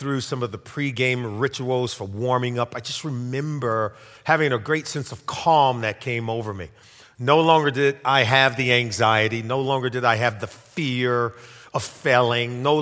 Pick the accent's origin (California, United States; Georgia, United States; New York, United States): California, United States; Compton; I grew up in Compton, California. It was an environment that I desperately wanted out of.